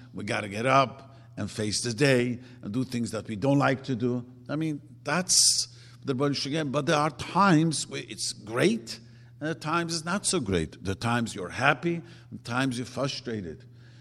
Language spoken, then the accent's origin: English; Brooklyn, New York, United States; I grew up in Brooklyn. Everyone was religious. The whole community was Holocaust survivors.